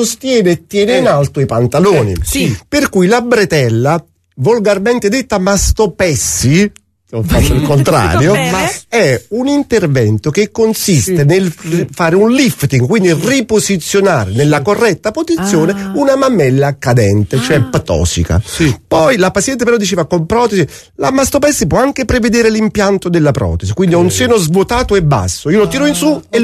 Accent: Naples, Campania, Italy; Io sono napoletano dell'Arenella.

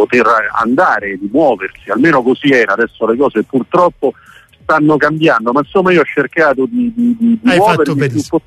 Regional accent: Rome, Lazio, Italy; Io sono romano, insomma, ho seguito

